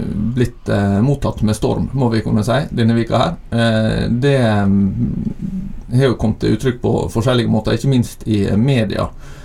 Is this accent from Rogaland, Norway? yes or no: no; Møre og Romsdal, Norway; selv om jeg kommer fra Søre Sunnmøre, da, ikke Nordre.